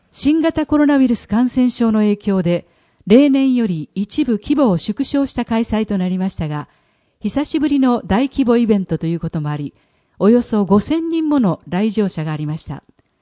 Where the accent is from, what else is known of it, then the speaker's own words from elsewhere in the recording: Harima, Hyogo, Japan; 私は昭和34年3月播磨町に生まれ育ち